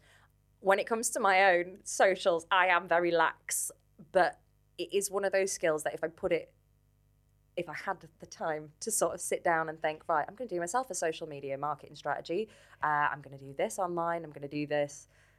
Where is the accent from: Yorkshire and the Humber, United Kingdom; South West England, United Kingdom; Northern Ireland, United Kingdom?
Yorkshire and the Humber, United Kingdom; Bradford; now in Leeds, United Kingdom; Yeah, so I'm from Bradford. I live in Leeds, but I'm from Bradford and I'm so proud of it.